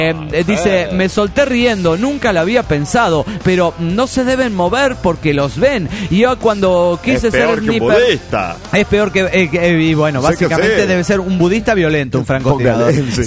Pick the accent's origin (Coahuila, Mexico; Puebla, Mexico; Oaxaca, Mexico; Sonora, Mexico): Oaxaca, Mexico; de Oaxaca, México.